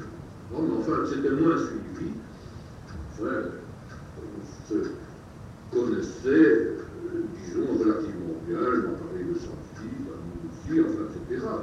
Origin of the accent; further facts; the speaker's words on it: Dijon, Bourgogne-Franche-Comté, France; born there; Donc je suis né à Dijon, ayant terminé mes études secondaires, j'ai cherché un emploi.